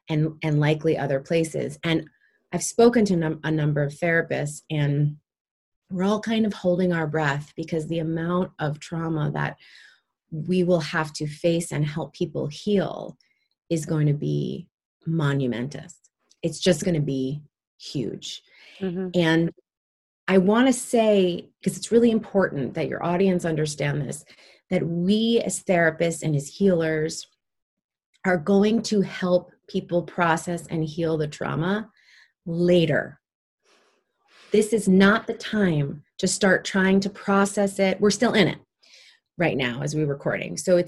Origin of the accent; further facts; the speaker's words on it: New York City, New York, United States; I'll share my experience as someone who grew up I was born in 1975 in New York City. Living in the New York City in the 80s was traumatic.